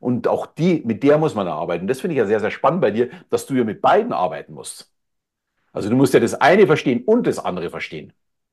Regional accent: Bavaria, Germany; Ich bin zwar katholisch als Bayer natürlich erzogen worden, also jetzt nicht so als Riesenkirchgänger, aber ich war sogar mal kurzzeitig Ministrant.

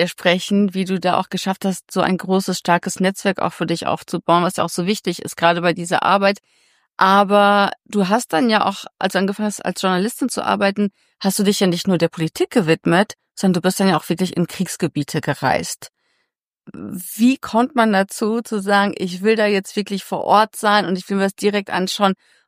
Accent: Germany; also born or lived in Poland; ich bin in Polen geboren und als ich 4 Jahre alt war, sind meine Eltern nach Deutschland.

